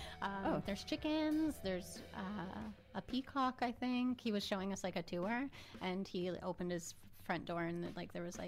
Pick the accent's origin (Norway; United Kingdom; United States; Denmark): United Kingdom; London; because I'm from London